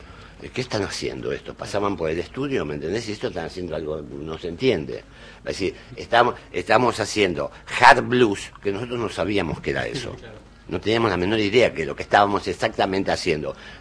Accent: Argentina; nos identifica como argentinos

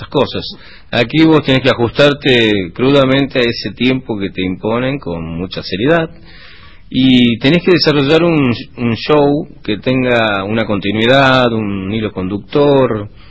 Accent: Argentina

